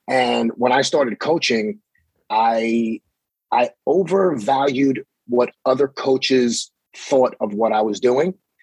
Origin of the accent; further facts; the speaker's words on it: Coney Island, New York, United States; also born or lived in Cleveland; I had to go live with my uncle in Cleveland for a while, which brings us to, you know, basically how's growing up in Coney Island, right?